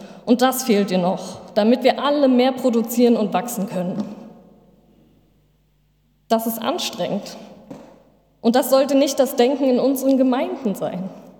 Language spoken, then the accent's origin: German; East Germany, Germany; born there; ich bin selbst noch im Osten geboren